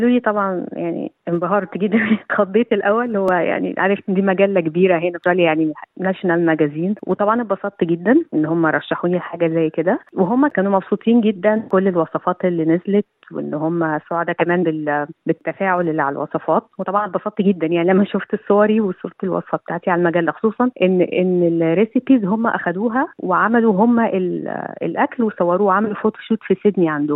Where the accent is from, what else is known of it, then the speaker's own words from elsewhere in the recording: Egypt; عن طفولتي مثلا في مصر